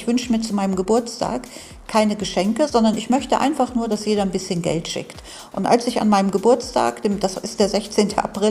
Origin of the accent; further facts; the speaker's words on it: North Rhine-Westphalia, Germany; Also ich bin ja Rheinländerin, bin ja eigentlich im Rheinland aufgewachsen